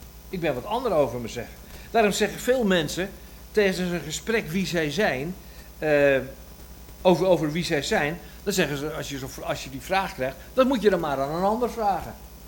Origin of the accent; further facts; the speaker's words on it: Netherlands; Nou, ik ben een Nederlandse man.